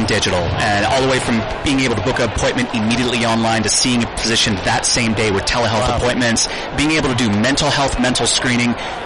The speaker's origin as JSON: {"language": "English", "town": "Jackson", "region": "Mississippi", "country": "United States", "said": "No, I'm from Jackson, Mississippi, actually."}